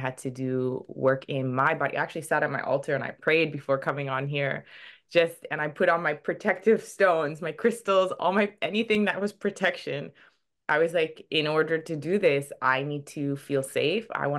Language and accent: English; Toronto, Ontario, Canada; now in Vancouver, Canada; So I was born and raised in Toronto and I moved to Vancouver.